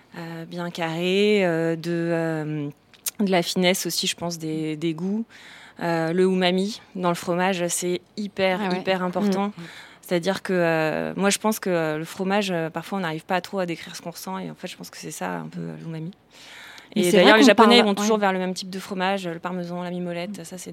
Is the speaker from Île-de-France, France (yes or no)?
yes; Paris, Île-de-France, France; Mon père est japonais, effectivement. Après, mon père, il a toujours, ça fait 40 ans qu'il est en France. Moi, j'ai grandi en France, à Paris. Enfin, clairement, au quotidien, je suis française, quoi. J'ai peu de lien avec le Japon